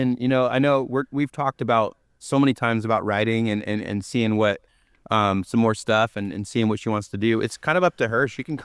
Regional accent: California, United States; I am. I'm from Northern California, and I can never say the word rural.

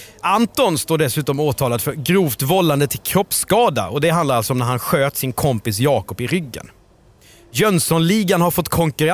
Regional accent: Skåne, Sweden; accent: Skåne; Min skånska får ändå, ja, den får du ändå ge mig, att ja, vi får in Skåne här i avsnittet.

